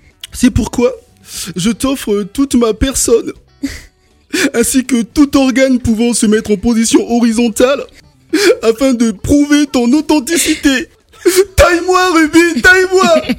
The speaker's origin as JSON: {"language": "French", "region": "Brittany", "country": "France", "tie": "born there", "said": "Tu es né au Cameroun et je suis né en Bretagne."}